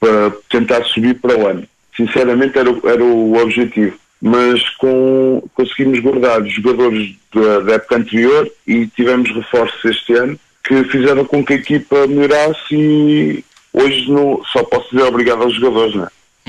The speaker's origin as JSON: {"language": "Portuguese", "country": "Portugal", "lives_now": "Paris, France", "said": "É sim, eu sou português."}